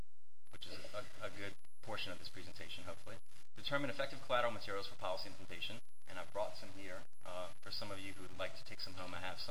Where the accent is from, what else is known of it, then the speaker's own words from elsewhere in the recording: New Orleans, Louisiana, United States; I am from New Orleans, I'm a New Orleans native, and I am a Cajun.